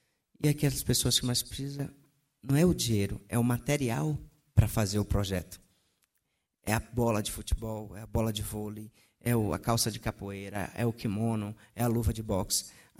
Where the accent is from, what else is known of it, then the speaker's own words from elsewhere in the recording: Salvador, Bahia, Brazil; lá na minha capital, que é Salvador, que sou baiano.